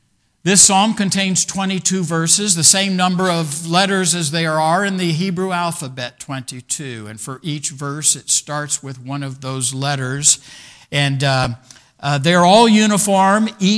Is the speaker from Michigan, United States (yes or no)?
no; Arvada, Colorado, United States; I grew up in Arvada, Colorado, and I was in the big city of Chicago.